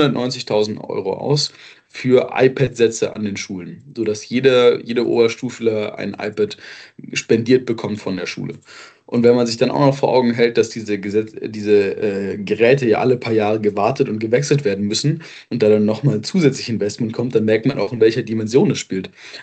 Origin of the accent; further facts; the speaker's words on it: Waiblingen, Baden-Württemberg, Germany; Ich komme aus Waiblingen, das ist Großraum Stuttgart.